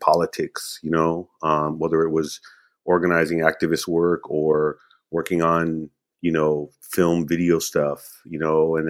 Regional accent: Los Angeles, California, United States; also born or lived in Peshawar, Pakistan; So we moved to L.A. and growing up in and around L.A., just being shaped by kind of the political moment.

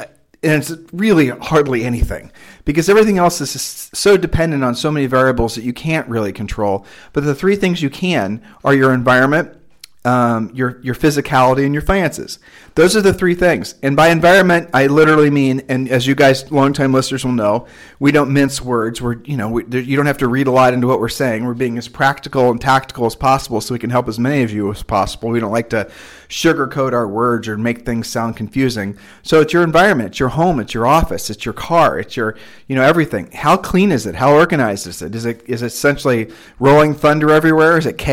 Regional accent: Ohio, United States; moved away; also born or lived in Nevada; And we're originally from Ohio, and she had allergies there.

